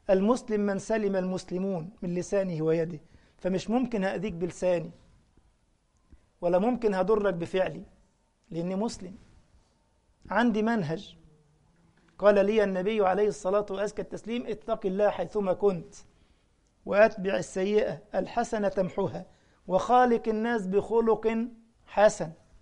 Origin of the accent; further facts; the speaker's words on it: Egypt; فأنا مسلم ويكفيني فخرا أنني مسلم، بس خلاص بقى. إنما موطني أو منشئي، أنا نشأت في مصر، إنما أنا مسلم، هذه الهوية.